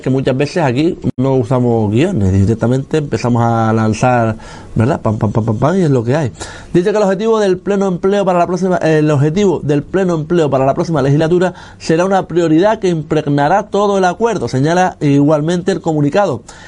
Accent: Canary Islands, Spain; now in Fuerteventura, Spain; Igual que yo soy canario y llevo muchísimos años aquí y me considero majorero.

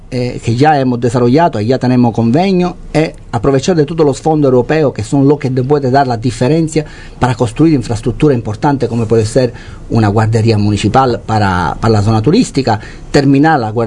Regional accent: Italy; Spanish is a second language; now in Fuerteventura, Spain; Yo soy extranjero, también, pero me siento un majorero adquirido, vivo en Fuerteventura desde hace 13 años, que quiere denigrarme, dice tú eres italiano

